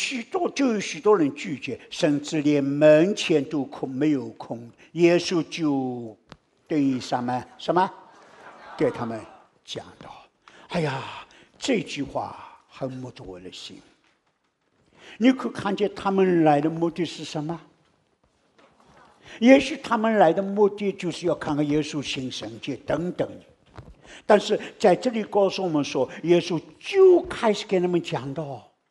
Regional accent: Taiwan; 我们从台湾来的，

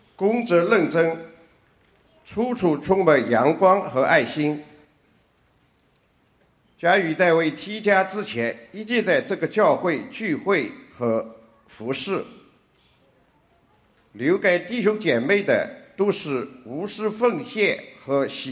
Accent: Ningbo, Zhejiang, China; 这位是我的太太王灵芝，我们来自浙江宁波。

